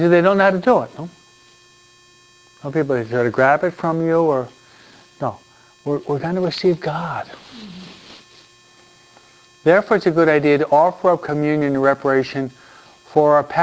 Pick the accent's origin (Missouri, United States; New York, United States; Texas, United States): New York, United States; I'm a New Yorker, so I move at a quick pace in almost everything, no?